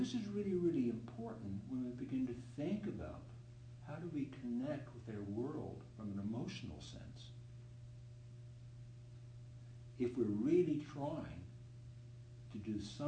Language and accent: English; Canada; And the first thing you do as a Canadian is you either learn to skate or ski.